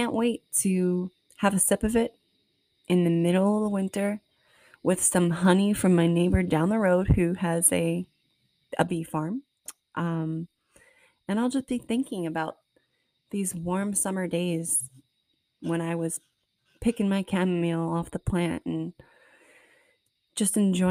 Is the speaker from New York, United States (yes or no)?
yes; Queens, New York, United States; You know, for me, I grew up in Queens. I didn't grow up on a farm.